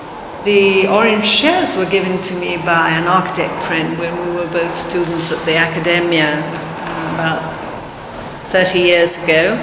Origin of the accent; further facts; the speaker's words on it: London, United Kingdom; born there; I was born in London and I saw Heathrow. I mean, I remember the fields that were there before Heathrow grew up and all the reservoirs around there.